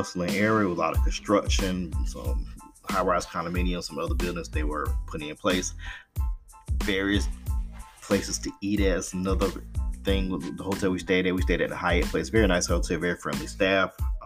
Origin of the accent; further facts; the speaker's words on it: Atlanta, Georgia, United States; which will not be rated because I'm from Atlanta. And I'm pretty familiar with a lot of places in Atlanta